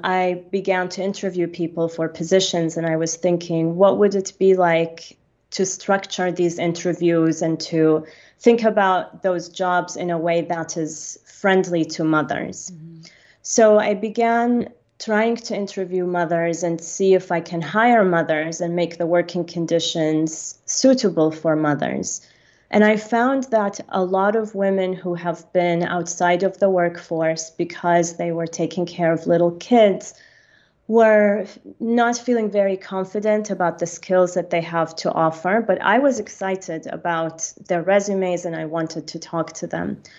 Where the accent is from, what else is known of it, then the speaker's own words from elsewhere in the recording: Kuwait; now in United Arab Emirates; I'm a UAE national. I was born in Kuwait. My mother is Kuwaiti, so I spent about half of my childhood in Kuwait and half of it here in the UAE. And then I left to the US for college and then graduate school and taught there for a while.